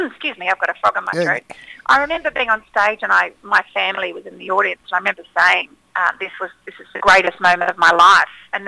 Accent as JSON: {"language": "English", "country": "Australia", "said": "Yeah, but I'm such an Aussie. I love Australia."}